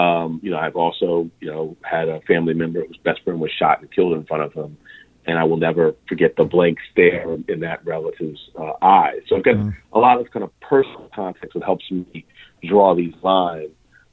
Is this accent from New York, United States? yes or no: yes; New York, United States; when I was growing up in Harlem